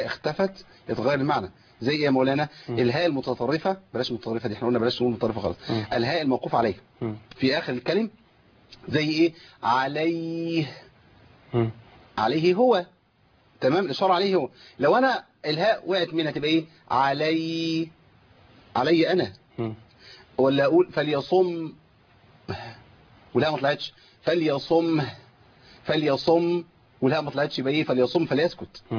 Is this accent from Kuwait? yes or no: no; Egypt; حتى في الريف عندنا في مصر يقول انت يا به، صح؟